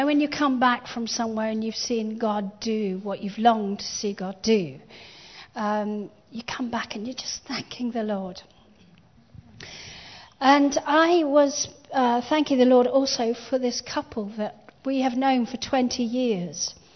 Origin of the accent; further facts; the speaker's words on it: England, United Kingdom; because we never travel light, we're English. And ladies never travel light.